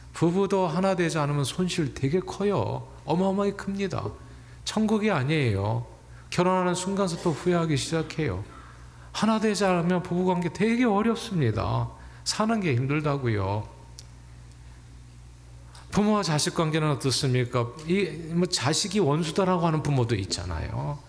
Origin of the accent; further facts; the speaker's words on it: South Korea; 우리는 한국 사람들 다 군대 가요.